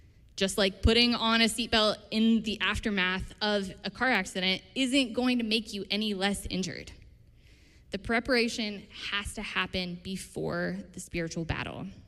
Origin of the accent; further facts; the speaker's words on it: Missouri, United States; I'm from Missouri, if you did not know that.